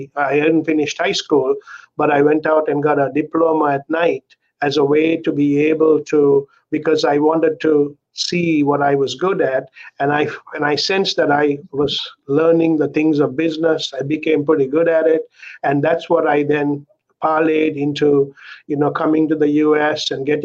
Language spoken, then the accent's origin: English; Sri Lanka; Growing up in Sri Lanka, growing up in a Christian home